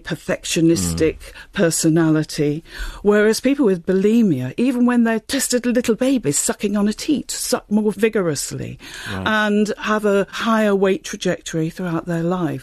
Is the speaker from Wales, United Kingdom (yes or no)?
no; East Midlands, United Kingdom; So I come from Derbyshire